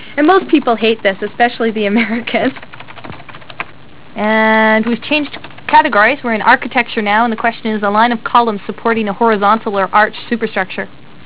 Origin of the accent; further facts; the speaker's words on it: Canada; because, of course, I'm Canadian and I like to have a Canadian influence